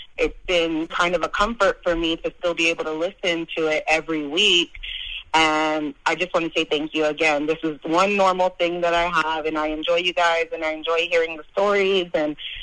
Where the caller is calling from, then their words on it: Houston, Texas, United States; I'm calling from Houston, Texas.